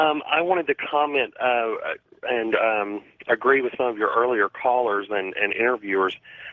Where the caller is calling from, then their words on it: Houston, Texas, United States; I'm from Houston, Texas.